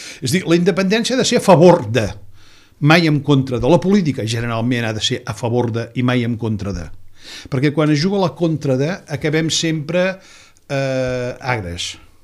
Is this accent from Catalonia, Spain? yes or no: yes; Barcelona, Catalonia, Spain; jo no sóc prioratí, suposo que pel meu parlar la gent que escolti el programa ho veurà perfectament, jo sóc fill de Gràcia a Barcelona